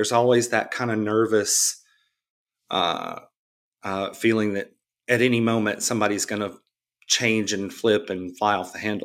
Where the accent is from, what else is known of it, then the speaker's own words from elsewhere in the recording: Memphis, Tennessee, United States; I grew up in Memphis, my parents, you know, played music all the time